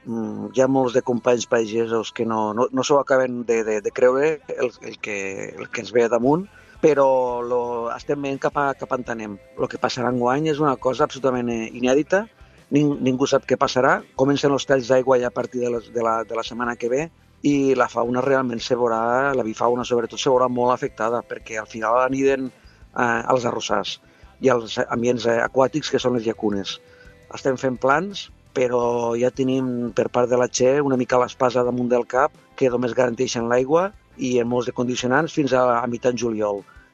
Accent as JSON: {"language": "Catalan", "town": "Amposta", "region": "Catalonia", "country": "Spain", "said": "d'Amposta, pagès arrosser des de fa 30 anys"}